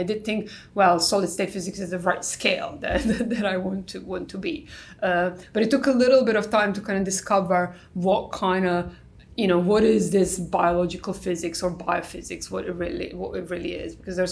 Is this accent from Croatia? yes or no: yes; Croatia; the fact that I was coming from Croatia and filling the quotas